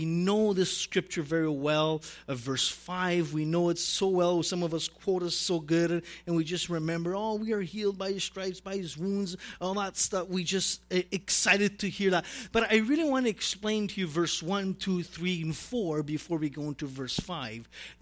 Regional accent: Canada; I mean, it's only 9 months that I'm here, but I'm a Canadian, okay? So Ital-Canadian, we can say that.

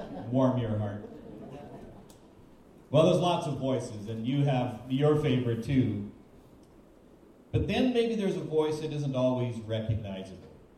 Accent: Manitoba, Canada; I'm from Manitoba originally and went to school there.

